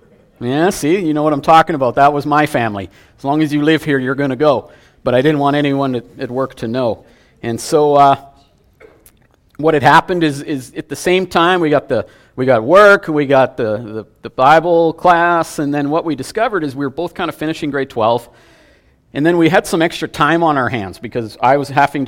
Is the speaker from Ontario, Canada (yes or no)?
no; St. Albert, Alberta, Canada; We grew up in St. Albert, so we were rival high schools